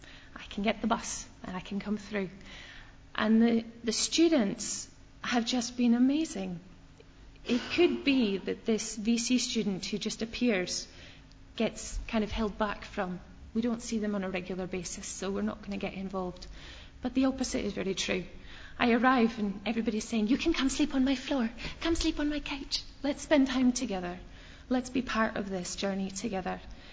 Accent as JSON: {"language": "English", "country": "Canada", "moved": "yes", "lives_now": "Fort William, United Kingdom", "said": "I'm actually from Canada originally, although I now live in Fort William and no longer sound like a Canadian. I moved to Fort William 5 years ago now"}